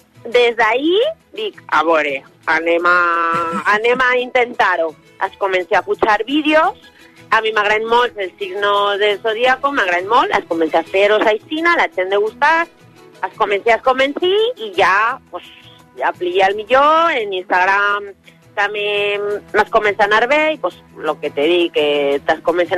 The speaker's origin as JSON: {"language": "Catalan", "country": "Mexico", "accent": "Mexican", "second_language": "Catalan", "moved": "yes", "lives_now": "Valencia, Spain", "said": "Jo de xicoteta podia canviar, tenia les dues versions … valenciana i … mexicana, per això. I me venia a vivir així a València fa 5 anys per ahí, però clar, jo en el meu accent mexicà, la gent en les redes me coneixen mexicana"}